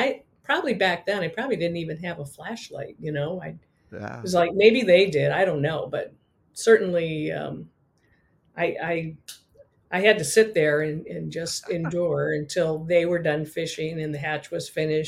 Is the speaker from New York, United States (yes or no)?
no; Saline, Michigan, United States; I grew up in a very small town, Saline, just south of Ann Arbor, Michigan. And it was truly a tiny town at that time with one traffic light. It was a farming town